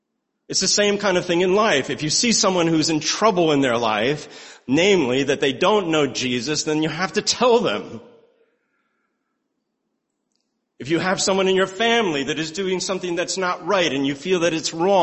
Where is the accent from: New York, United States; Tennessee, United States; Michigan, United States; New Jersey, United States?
New Jersey, United States; Glen Ridge; I was this kid growing up in Glen Ridge.